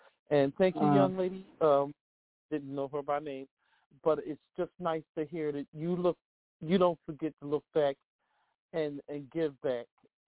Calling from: Philadelphia, Pennsylvania, United States; I'm calling from

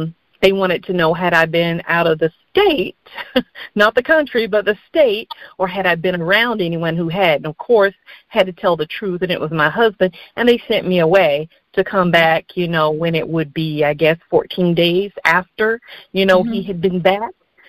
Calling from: West Palm Beach, Florida, United States; I'm calling from West Palm Beach.

